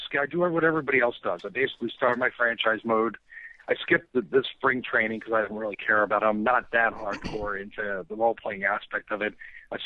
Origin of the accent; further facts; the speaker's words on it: Philadelphia, Pennsylvania, United States; I'm from Philly. I'm definitely I'm a Philly fan for life, but I'm more of an Eagles fan than a Phillies fan.